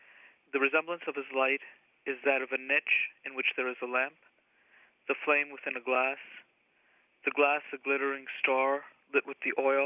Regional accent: New York, United States; I was born and raised here in New York. My parents were born and raised in Tanzania, as were most of my grandparents, and before that, South Asia. We are Ismaili Shia

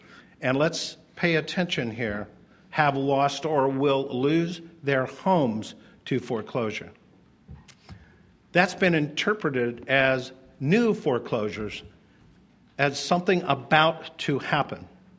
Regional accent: United States; I'm also an American, and one of the freedoms we enjoy is the freedom to take risk

